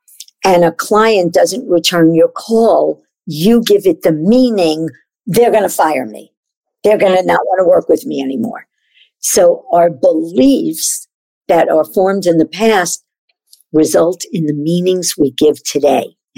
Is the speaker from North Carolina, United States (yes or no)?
no; New York, United States; I always say I don't blow smoke up people's ass. I'm from New York.